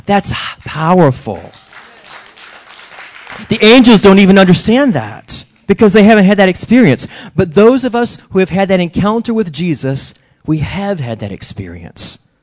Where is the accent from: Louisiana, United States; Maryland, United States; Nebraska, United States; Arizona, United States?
Louisiana, United States; New Orleans; Growing up in New Orleans, and I'm sure other places, we loved fireworks.